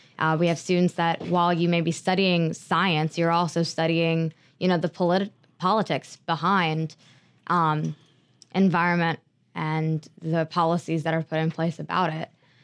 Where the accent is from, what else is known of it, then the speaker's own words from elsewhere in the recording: Pennsylvania, United States; also born or lived in Princeton, New Jersey; Yeah, I'm from Bucks County, Pennsylvania.